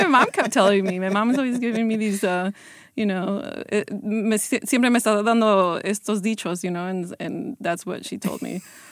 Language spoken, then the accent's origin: English; Cicero, Illinois, United States; Growing up in, you know, I'm from Cicero, and it's primarily a, you know, working class Mexican neighborhood in Chicago.